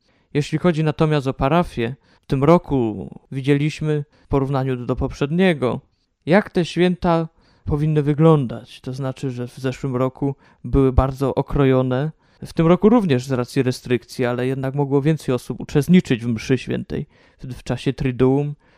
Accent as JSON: {"language": "Polish", "town": "Krotoszyn", "region": "Greater Poland Voivodeship", "country": "Poland", "said": "jestem klerykiem trzeciego roku z naszej diecezji, pochodzę z parafii świętego Andrzeja Boboli w Krotoszynie."}